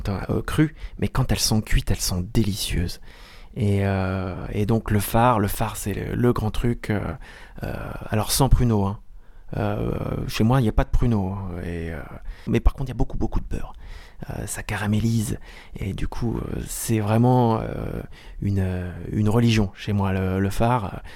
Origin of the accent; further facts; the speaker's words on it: Brittany, France; Alors je viens du Finistère, on n'a pas de différence entre...